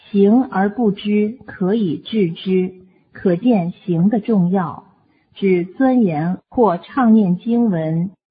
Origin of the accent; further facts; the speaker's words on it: China; 我们中国人造字是很有讲究的